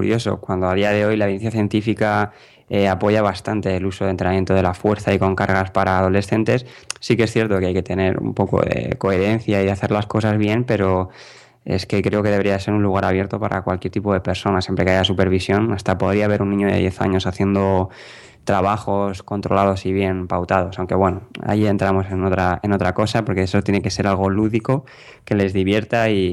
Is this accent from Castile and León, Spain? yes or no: no; Albacete, Castilla-La Mancha, Spain; now in Madrid, Spain; yo soy de Albacete, naturalmente de Albacete, natural de Albacete. pero me vine a estudiar aquí en EFA Madrid y desde entonces pues aquí sigo.